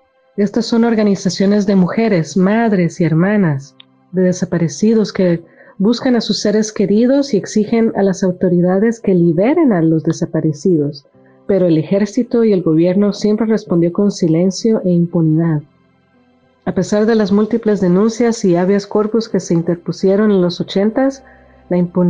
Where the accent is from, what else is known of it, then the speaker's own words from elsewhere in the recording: Guatemala; Creciendo en Guatemala, sabía que había una guerra y que las personas eran asesinadas por el ejército.